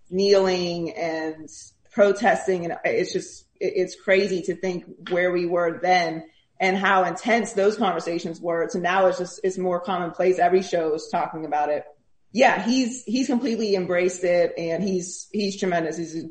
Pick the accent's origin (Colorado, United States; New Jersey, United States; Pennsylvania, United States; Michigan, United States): Pennsylvania, United States; Pittsburgh; also born or lived in Miami; Like I grew up in Pittsburgh, but I really became like an adult in Miami.